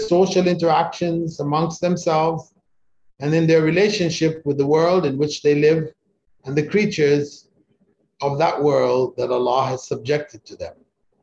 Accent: Kingston, Jamaica; born there; I was born in Kingston, Jamaica, an island in the West Indies, which most people have never heard about, back in 1947, to Christian parents.

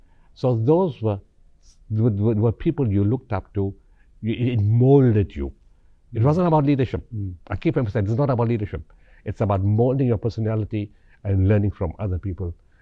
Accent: Potchefstroom, North West, South Africa; I'm very happy that I grew up in Potchefstroom, you know.

